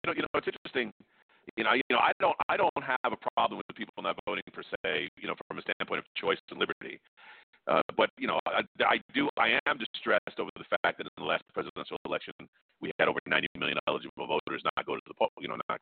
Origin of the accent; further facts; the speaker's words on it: New York City, New York, United States; and believe me, I grew up in New York City